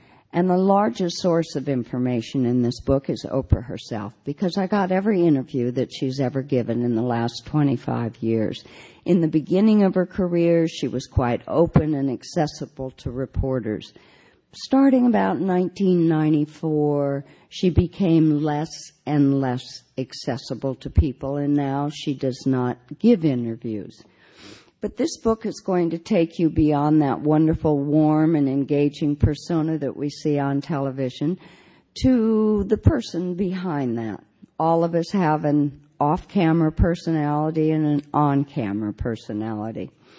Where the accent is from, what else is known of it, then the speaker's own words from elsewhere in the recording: Washington, District of Columbia, United States; I'm from Washington, D.C.